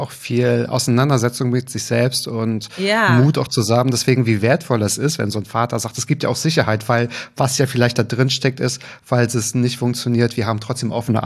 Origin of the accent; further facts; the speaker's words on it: Berlin, Germany; Nein, ich komme aus Berlin.